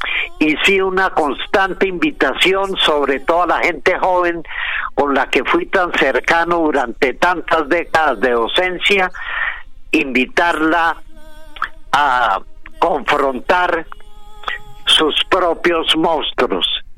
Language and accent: Spanish; Colombia; soy un colombiano en algunas cosas colombianísimo y en otro una especie de alienígena que por algún motivo nació acá